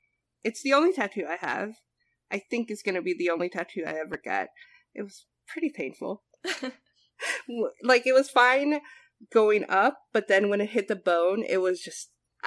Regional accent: New Jersey, United States; I guess I'm from New Jersey. Diners are always open.

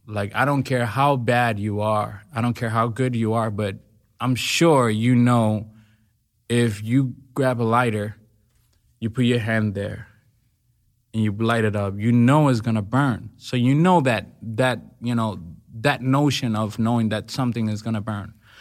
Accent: Dominican Republic; English is a second language; I come from Dominican Republic, from a really, really poor neighborhood called Las Cañitas.

